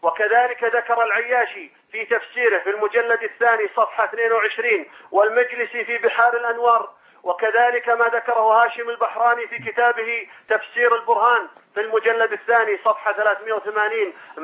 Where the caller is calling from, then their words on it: Saudi Arabia; أنا تتصل من المملكة العربية السعودية